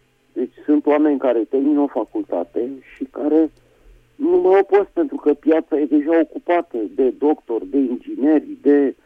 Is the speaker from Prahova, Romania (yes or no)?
no; Bucharest, Romania; din București.